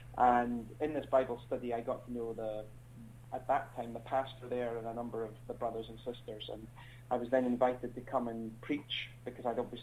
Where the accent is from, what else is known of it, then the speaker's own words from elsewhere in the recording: United Kingdom; even just as a British person, we are ingrained in our cultural thinking more than we realise.